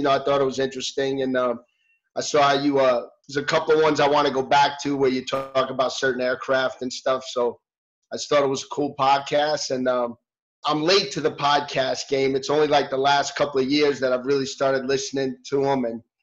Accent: New York City, New York, United States; I mean, I grew up in New York in the city

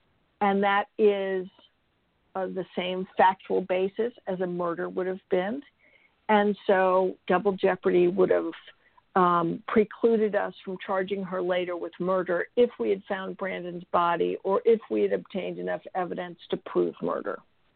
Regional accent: Haiti; And I grew up in Haiti and was familiar with various things related

